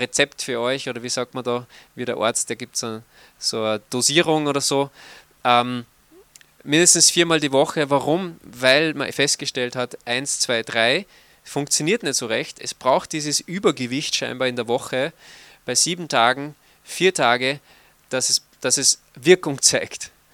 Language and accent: German; Austria; Ich schon. Ich bin nämlich ein Österreicher.